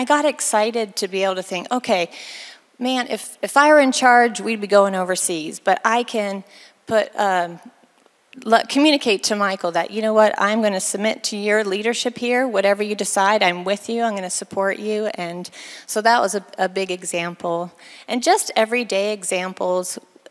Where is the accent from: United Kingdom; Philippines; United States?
Philippines; I grew up in the Philippines as an MK